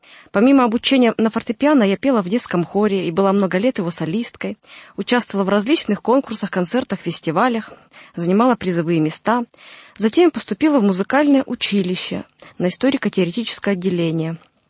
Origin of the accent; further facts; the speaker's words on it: Berezniki, Perm Krai, Russia; born there; Я родилась в Пермском крае, в городе Березники, который исследователи называют городом белых берез.